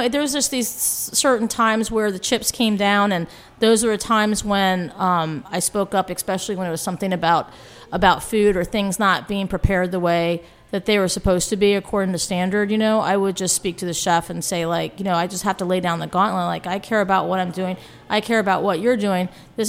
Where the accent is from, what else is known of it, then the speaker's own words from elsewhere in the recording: Arlington, Virginia, United States; In Arlington. So we did.